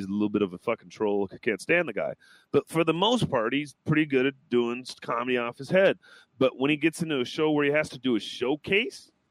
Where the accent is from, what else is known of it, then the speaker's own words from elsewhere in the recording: Seattle, Washington, United States; because I grew up in West Seattle. A lot of people there know me as a kid.